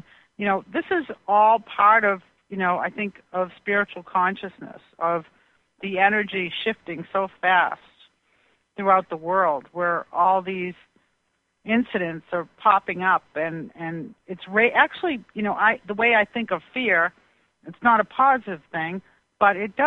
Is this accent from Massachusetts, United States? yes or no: yes; Boston, Massachusetts, United States; and we're both from Boston, and this event just happened.